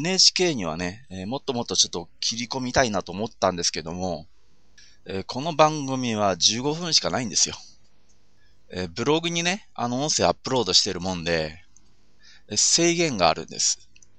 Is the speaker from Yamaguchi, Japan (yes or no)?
no; Hokkaido, Japan; 北海道民としてはカチンとくるんですけれども、同じようにこの時期北海道に住んでる私がね